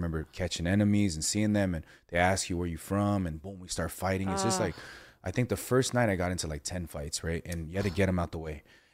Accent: Los Angeles, California, United States; born or raised there

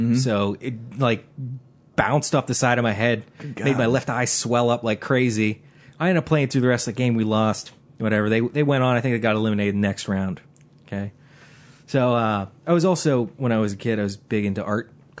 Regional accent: Ellwood City, Pennsylvania, United States; born there; I was born in Elwood City, Pennsylvania.

